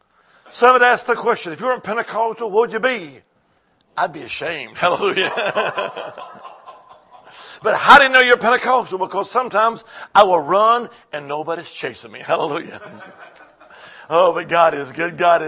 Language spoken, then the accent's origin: English; Alabama, United States; now in Salem, United States; Now, I now live in Salem, Virginia, but originally I'm from the Holy Land. I am. Alabama.